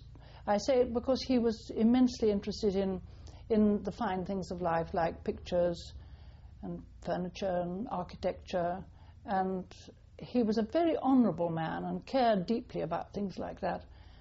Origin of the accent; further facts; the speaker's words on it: Esher, South East England, United Kingdom; born there; I was born at Esher in Surrey, 1925.